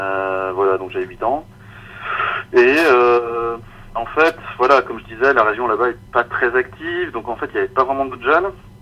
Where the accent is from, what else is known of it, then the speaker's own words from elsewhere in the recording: Saint-Étienne, Auvergne-Rhône-Alpes, France; Alors, bon, en fait, je viens de Saint-Étienne, un petit village à côté.